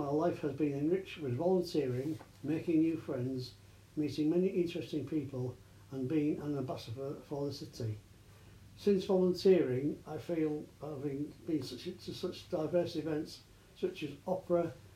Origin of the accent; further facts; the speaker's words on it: Hull, Yorkshire and the Humber, United Kingdom; I was born and bred in Hull, only being away from Hull in the early 70s when I did my degree.